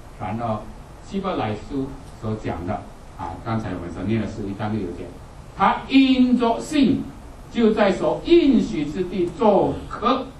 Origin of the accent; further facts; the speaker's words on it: China; now in United States; 我们从中国来